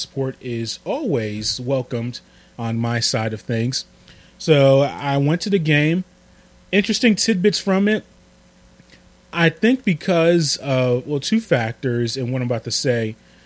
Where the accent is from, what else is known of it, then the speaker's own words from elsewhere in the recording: New York City, New York, United States; I go back to being growing up in New York City and seeing the kickoff classic at the Meadowlands